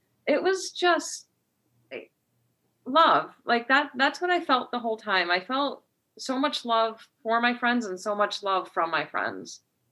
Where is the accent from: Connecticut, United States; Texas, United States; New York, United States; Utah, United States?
Connecticut, United States; I'm from Connecticut originally. So my mom and dad still live in Connecticut.